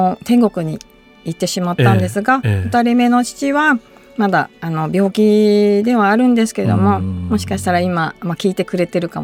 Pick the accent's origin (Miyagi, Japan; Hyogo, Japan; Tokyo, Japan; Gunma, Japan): Tokyo, Japan; born there; also born or lived in North Kanto; 東京生まれなんですけども、はい、北関東に引っ越して、それで両親が共働きだったので、祖父母が親代わりみたいな感じで